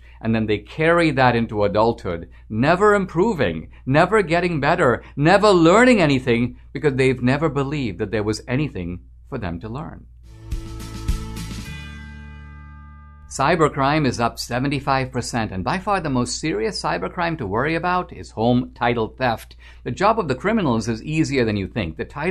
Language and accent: English; Mumbai, Maharashtra, India; now in New York City, United States; I'm born and brought up in Mumbai just like Dinesh.